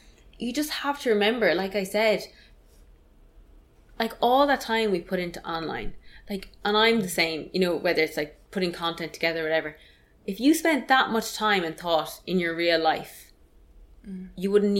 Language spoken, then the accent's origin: English; Ireland; And I know as Irish people, we call that cocky, but...